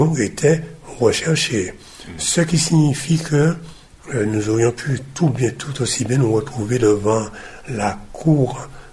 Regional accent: Guadeloupe; En tant que Guadeloupéen, me sentant vraiment Guadeloupéen

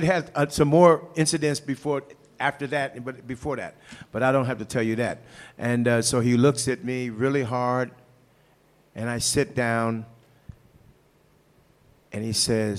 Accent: St. Louis, Missouri, United States; And so then he asked me, where are you from? I said, St. Louis.

